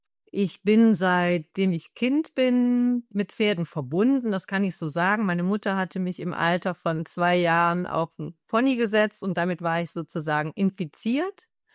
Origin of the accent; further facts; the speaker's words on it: Jülich, North Rhine-Westphalia, Germany; hier in der Provinz, also ich komme aus Jülich